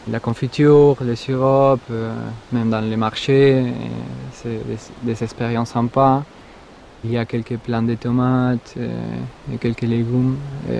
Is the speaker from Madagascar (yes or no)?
no; Buenos Aires, Argentina; French is a second language; now in France; De Buenos Aires.